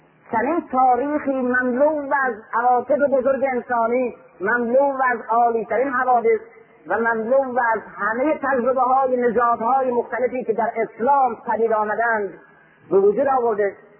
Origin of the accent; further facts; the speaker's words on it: Iran; من در قرن 19 به عنوان یک ایرانی احساس میکردم که وابسته به یک تمدن بزرگ قرن 4 و 5 و 6 و 7 و 8 اسلامی هستم